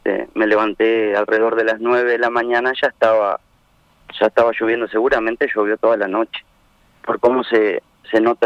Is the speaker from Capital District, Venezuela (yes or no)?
no; Miranda, Venezuela; el balneario típico de los que somos de Tuy